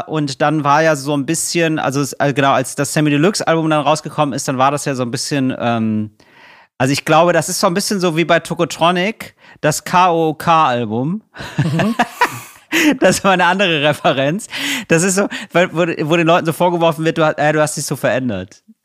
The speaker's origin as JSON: {"language": "German", "town": "Geldern", "region": "North Rhine-Westphalia", "country": "Germany", "tie": "born or raised there", "said": "Ja, also ich bin aufgewachsen in Geldern. Das ist so ein Ort, ja, der ist wirklich, der ist nicht so besonders charakteristisch. Der ist nahe der holländischen Grenze, ist in NRW. Man fährt so eine halbe Stunde nach Duisburg oder nach Krefeld."}